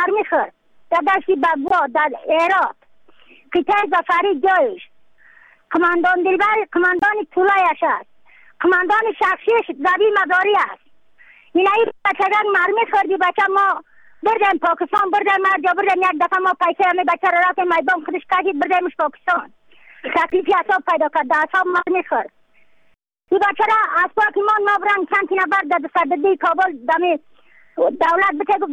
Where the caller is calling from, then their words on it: Yaftal-e Payin, Badakhshan, Afghanistan; از بدخشان هستم، مرکز بدخشان، ولسوالی یفتلی پایان، قیره وینگ